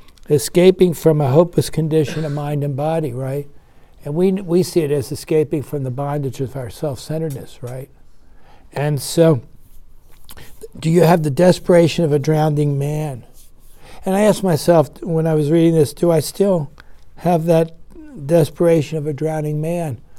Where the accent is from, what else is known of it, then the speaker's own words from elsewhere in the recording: East Coast, United States; I used to go to the ocean a lot when I was a kid. And we grew up on the East Coast, and you'd get in the undertow sometime.